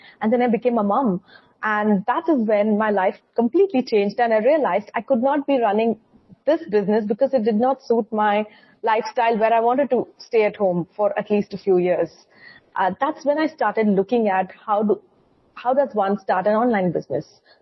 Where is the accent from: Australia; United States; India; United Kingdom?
India; I'm an entrepreneur from India.